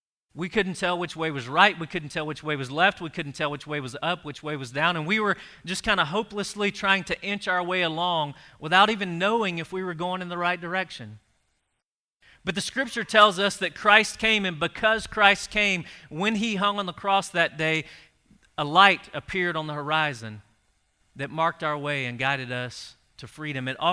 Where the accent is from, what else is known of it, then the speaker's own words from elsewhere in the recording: Louisiana, United States; I grew up down in South Louisiana.